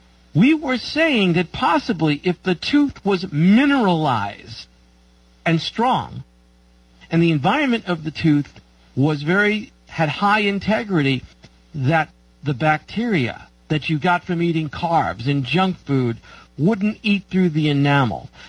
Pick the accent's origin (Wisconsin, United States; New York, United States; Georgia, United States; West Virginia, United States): New York, United States; I grew up in New York. Dentists were the enemies.